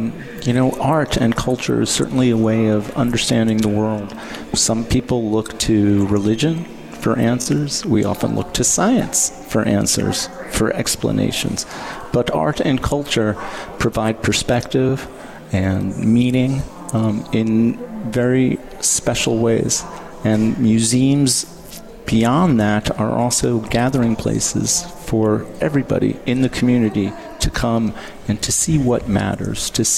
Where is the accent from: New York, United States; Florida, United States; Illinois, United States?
New York, United States; New York City; I was lucky. I grew up in New York City.